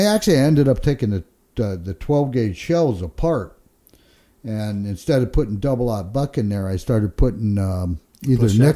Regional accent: Minnesota, United States; Keith Larson, who's from my home state of Minnesota.

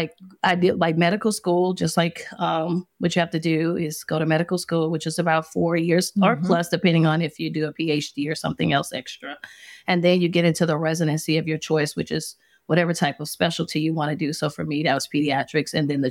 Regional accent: Louisiana, United States; I'm a board certified pediatrician. I live south of Atlanta. I'm originally from Louisiana. And so transplanted here for training.

